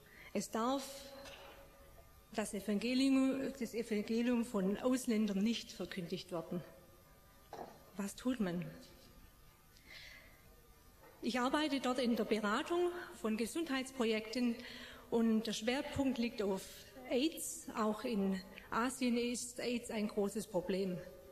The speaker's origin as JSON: {"language": "German", "town": "Blaubeuren", "region": "Baden-Württemberg", "country": "Germany", "said": "ich komme aus Blaubeuren"}